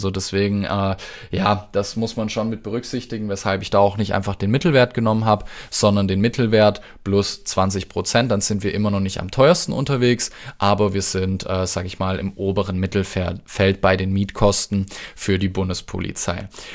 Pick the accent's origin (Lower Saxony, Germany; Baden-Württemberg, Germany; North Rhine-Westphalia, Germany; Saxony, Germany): Baden-Württemberg, Germany; Stuttgart; Das ist so bei mir im Süden, ich komme ja aus Stuttgart